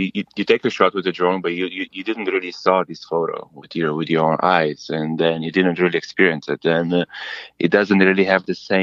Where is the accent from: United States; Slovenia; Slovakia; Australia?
Slovenia; English is a second language; moved away as an adult; way back, on my way to South America, I stopped here in Whitehorse, and I met a Croatian guy, because I'm from Slovenia.